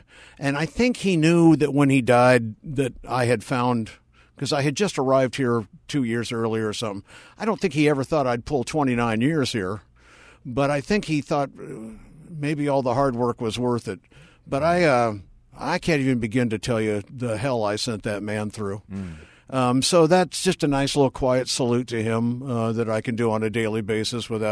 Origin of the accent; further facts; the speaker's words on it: Colorado, United States; 3 days after I quit and left, Columbine happened in my home state.